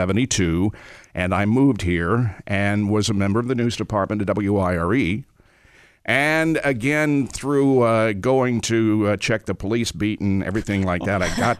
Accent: Indiana, United States; When I was growing up in Eastern Indiana, I wanted to be a rock and roll disc jockey.

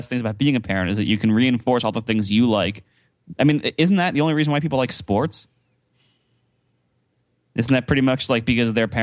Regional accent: Columbus, Ohio, United States; And you know, I'm from Columbus, Ohio, and Columbus does not have any pro teams of any sports that matter in this country.

